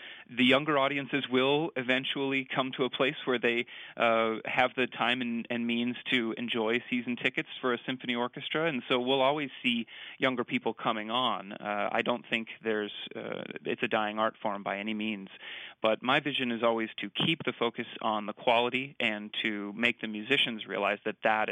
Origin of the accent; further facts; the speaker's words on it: St. Louis, Missouri, United States; I'm from Missouri, as I mentioned, St. Louis